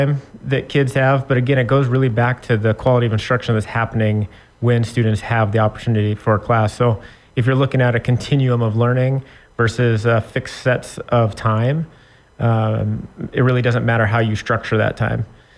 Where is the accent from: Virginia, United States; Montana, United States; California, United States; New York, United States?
Montana, United States; So I grew up in the Flathead Valley.